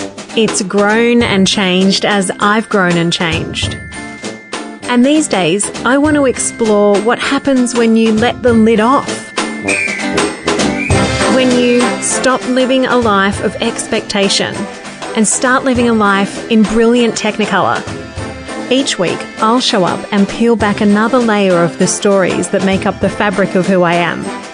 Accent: Lennox Head, New South Wales, Australia; It's going to be happening in my hometown of Lennox Head.

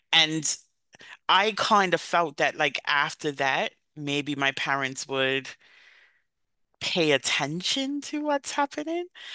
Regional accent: Bermuda; And I grew up in a very small environment. I grew up in Bermuda. For those who don't know, Bermuda is 21 square miles.

